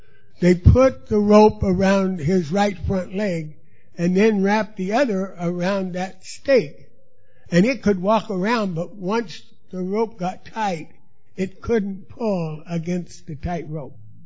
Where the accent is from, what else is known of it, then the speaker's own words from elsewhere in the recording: Kansas, United States; also born or lived in Los Angeles, United States; When I was born in Los Angeles, California. Now, I don't remember anything about California in my childhood. The first home I remember is in a little farm community about 45 miles southwest of Wichita, Kansas